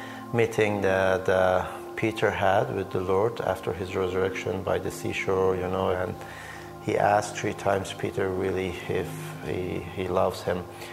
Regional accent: Iranian Azerbaijan, Iran; English is a second language; I am from the Azerbaijani part of country of Iran.

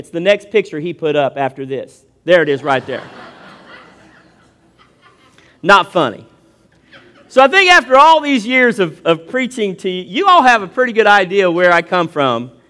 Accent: Troublesome Creek, Kentucky, United States; So we're from Troublesome Creek, and we were … you can't hide this.

